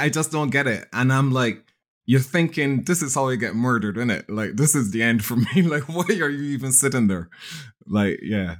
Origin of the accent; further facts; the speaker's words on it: Barbados; Like growing up in Barbados, what's crazy to show you how different societies were.